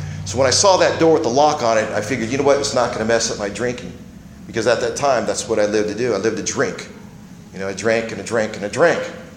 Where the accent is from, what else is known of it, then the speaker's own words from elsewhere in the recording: Fresno, California, United States; I was born and raised in Fresno. I was living on a little house on Fresno and Gettysburg.